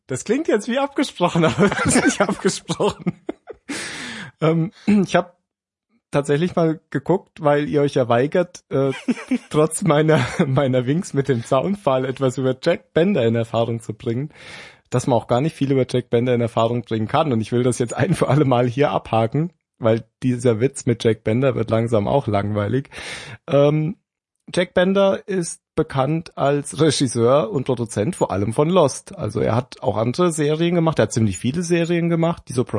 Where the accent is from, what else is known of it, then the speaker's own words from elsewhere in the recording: Hesse, Germany; born there; also born or lived in Baden-Württemberg; Ich bin geborener Hesse, gewohnter Baden-Württemberger und Arbeitsbayer.